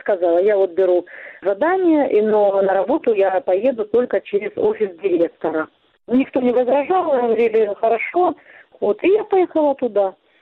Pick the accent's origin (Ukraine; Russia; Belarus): Ukraine; Donetsk, Donetsk Oblast; Когда случилась российская агрессия, пришла война в мой родной город, в мой дом.